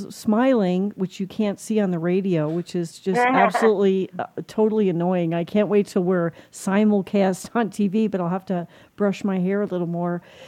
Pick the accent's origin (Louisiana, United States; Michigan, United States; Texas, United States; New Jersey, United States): New Jersey, United States; I mean, and I'm from New Jersey.